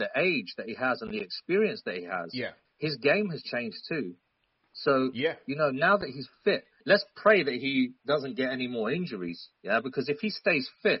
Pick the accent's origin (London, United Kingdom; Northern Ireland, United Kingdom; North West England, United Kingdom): London, United Kingdom; No, I'm from London, UK.